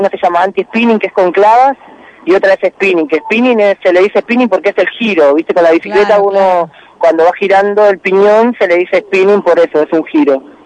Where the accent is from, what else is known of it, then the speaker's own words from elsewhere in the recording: Moreno, Buenos Aires Province, Argentina; yo en este caso tengo 31 años, hace rato que viajo, siempre vuelvo obviamente porque soy de Moreno